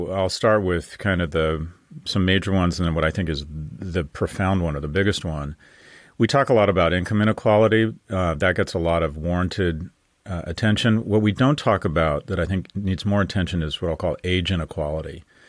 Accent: California, United States; born and raised in California, brief stint in investment banking, then graduate school

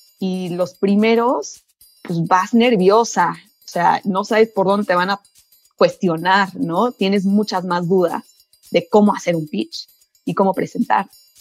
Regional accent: Mexico; soy ingeniera química mexicana.

